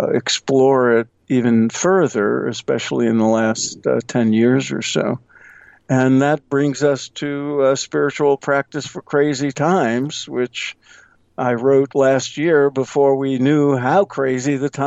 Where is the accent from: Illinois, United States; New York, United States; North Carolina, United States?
New York, United States; Brooklyn; Well, as you suggested, I was born and raised in Brooklyn, like you, before it was hip and fashionable